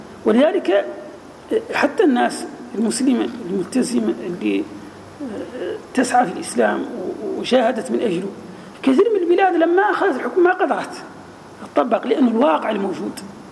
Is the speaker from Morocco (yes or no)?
no; Egypt; مثلا نحن عندنا في مصر